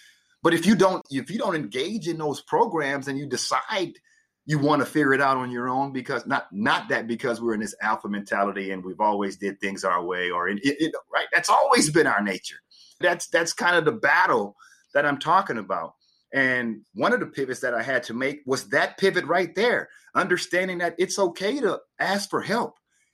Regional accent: Port Arthur, Texas, United States; because growing up in Port Arthur is a heavily industrial area

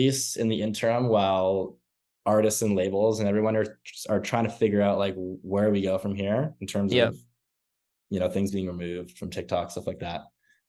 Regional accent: Mississauga, Ontario, Canada; so I grew up in Lauren Park, which is a little suburb in Mississauga, about 20 minutes west of Toronto.

